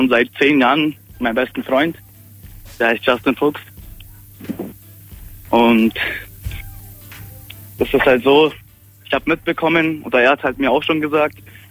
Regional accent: Dillingen an der Donau, Bavaria, Germany; Ich komme aus Dillingen an der Donau.

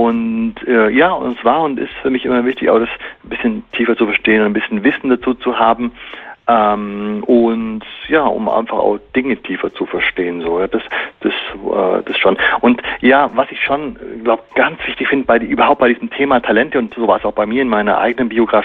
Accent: Bavaria, Germany; wo ich aufgewachsen bin und auch natürlich aus dem Allgäu und so, weißt du, da ist natürlich auch viel so mit Schaffen, Handwerk und so weiter, damit bin ich aufgewachsen.

